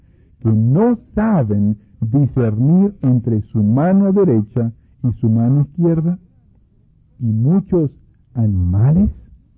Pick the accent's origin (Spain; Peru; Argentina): Peru; moved away; cuando yo llegué, yo vengo de Perú